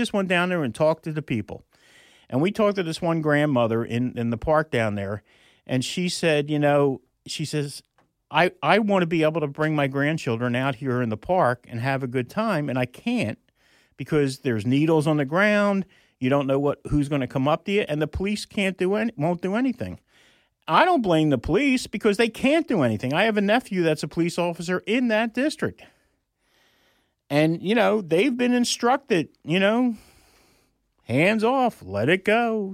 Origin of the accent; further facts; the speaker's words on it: Philadelphia, Pennsylvania, United States; I mean, I grew up in North Philadelphia.